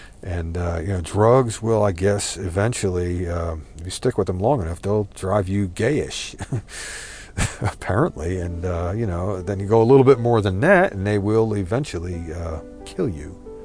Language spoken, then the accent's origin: English; New Jersey, United States; A couple of those guys from Jersey, like I'm from Jersey, right?